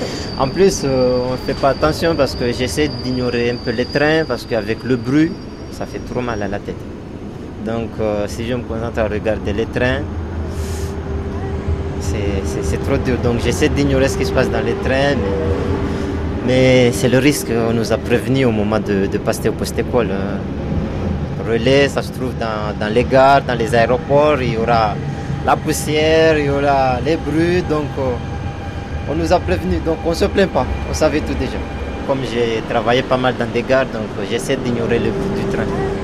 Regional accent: Comoros; Quand j'étais chez moi, aux Comores

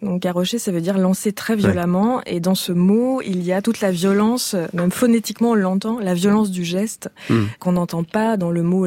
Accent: Quebec, Canada; accent: Québécois; Puisqu'au au Québec, on dit

